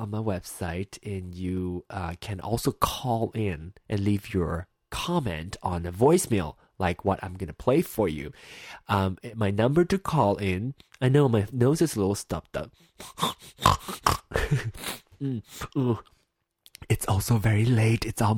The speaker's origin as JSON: {"language": "English", "region": "Penang", "country": "Malaysia", "tie": "born or raised there", "said": "Hokkien is a dialect that I speak in Penang, my hometown, Penang, Malaysia. It's a state in Malaysia."}